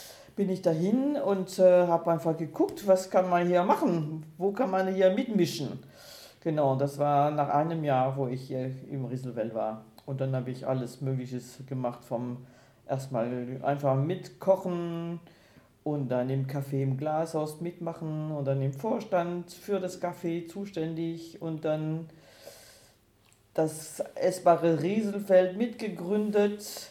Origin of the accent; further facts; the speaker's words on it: Strasbourg, Grand Est, France; also born or lived in Paris / Berlin / Düsseldorf; now in Freiburg, Germany; bin jetzt 21 Jahren oder 20 und halb Jahren im Rieselfeld. Bin eigentlich ursprünglich aus Straßburg, aber über ein paar Umwege bin ich ins Rieselfeld gelandet. Bei Paris, Berlin, Düsseldorf und jetzt das schöne Freiburg.